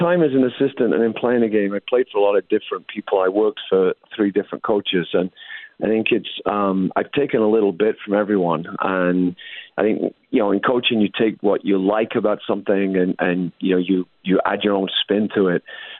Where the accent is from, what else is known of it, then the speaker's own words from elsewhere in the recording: England, United Kingdom; even though I'm English, the old joke about English being direct